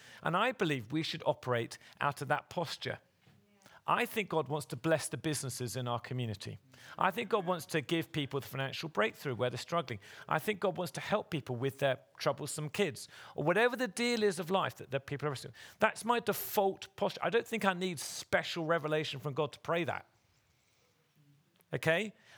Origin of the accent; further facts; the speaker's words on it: England, United Kingdom; We have an antique teapot because we're English and we love to drink tea.